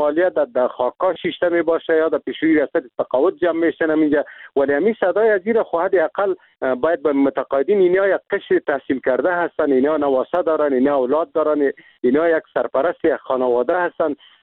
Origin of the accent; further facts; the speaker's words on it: Afghanistan; ما خود مسلمان هستیم، ما افغان هستیم، از این ملت هستیم، یعنی میجا زندگی کردیم، در میجا تولد شدیم